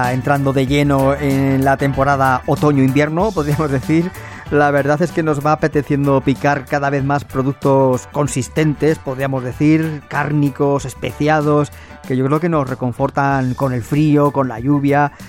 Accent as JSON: {"language": "Spanish", "town": "Cuenca", "region": "Castilla-La Mancha", "country": "Spain", "said": "Yo recuerdo que en mi casa se ha hecho ese tipo de conservas, yo soy de Cuenca, y se han hecho toda la vida"}